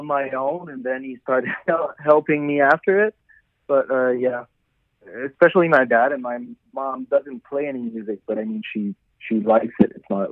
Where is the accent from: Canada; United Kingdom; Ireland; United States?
Canada; first language French; English is a second language; I'm French Canadian. My first language is French